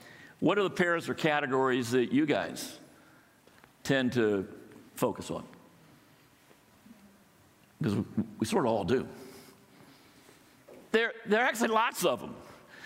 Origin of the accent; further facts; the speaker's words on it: Florida, United States; also born or lived in California; I'm from the Southeast originally, from Florida, where I became a Christian at the University of Florida.